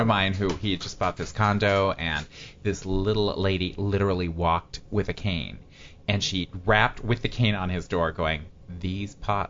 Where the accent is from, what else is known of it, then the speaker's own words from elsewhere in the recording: Colorado, United States; Yes, as a matter of fact, my home state.